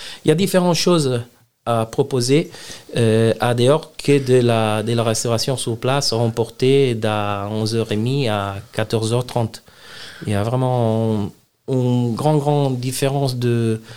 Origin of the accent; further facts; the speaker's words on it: Italy; French is a second language; on est italienne et du coup, on ramène dans les assiettes vraiment des plats italiens 100%.